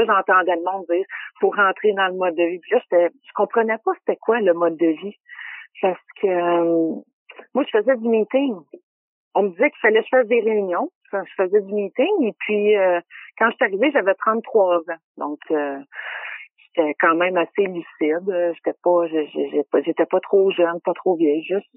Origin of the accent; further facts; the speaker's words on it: Quebec, Canada; moi je viens de la Rive-Sud